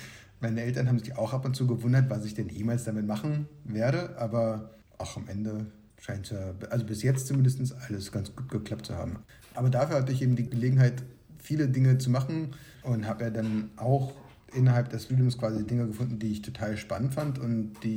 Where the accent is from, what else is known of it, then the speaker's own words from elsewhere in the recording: Berlin, Germany; now in Brussels, Belgium; ich komme aus Berlin und war 2006 bis 2010 in Bayreuth, bin da mit kurzen Unterbrechungen in Barcelona und USA, in Nebraska. Und jetzt lebe ich in Belgien